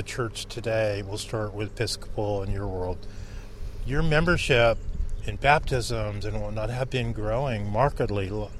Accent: Morro Bay, California, United States; Morro Bay, California. It's my hometown

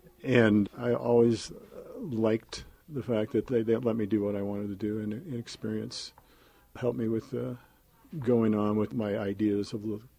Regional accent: East Helena, Montana, United States; I grew up in East Helena. It's not far from here. And went to school in East Helena and then in high school here at Helena High.

